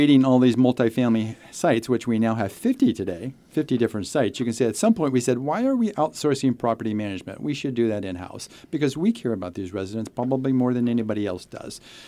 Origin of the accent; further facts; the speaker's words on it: Bakersfield, California, United States; But I was originally from Bakersfield, and for a number of years thought the whole world was like Bakersfield. So, you know, but I learned otherwise. But yeah, I'm a California boy.